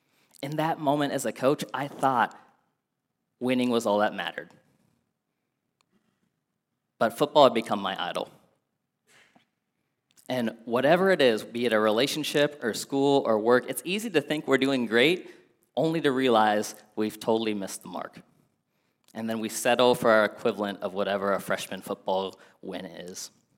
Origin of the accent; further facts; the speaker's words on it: Akron, Ohio, United States; born there; I was born in Akron, Ohio, and so I'm a big Browns fan, big Cavs fan.